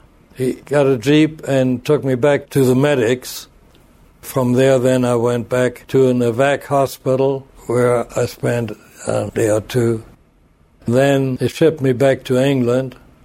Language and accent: English; Germany; accent: German; English is a second language; What happened, the Frenchman I talked to noticed my German accent.